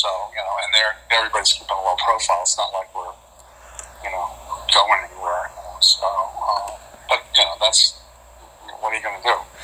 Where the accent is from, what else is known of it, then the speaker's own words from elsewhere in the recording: New York, United States; I mean, you know, I mean, I grew up in New York. What a nightmare.